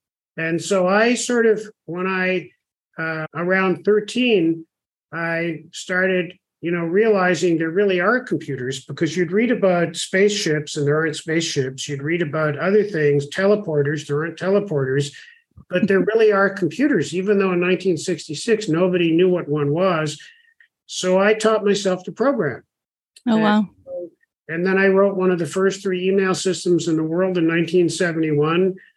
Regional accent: Toronto, Ontario, Canada; moved away as an adult; also born or lived in Israel; now in United States; I was born in Israel in 1952, 4 years after the country became a country. I moved my family to Toronto when I was 2.5 years old. I was already in charge by then. And so I grew up in Toronto.

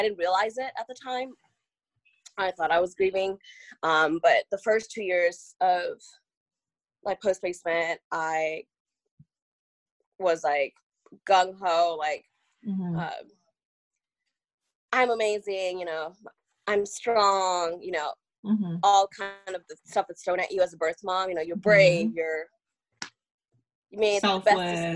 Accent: California, United States; also born or lived in Kenya; now in Texas, United States; So I was born in Kenya, lived there till I was 10, and then my bio family and I moved to the US in 2002, and we lived in California. And so that's where I lived up until 2015 when I moved to Texas.

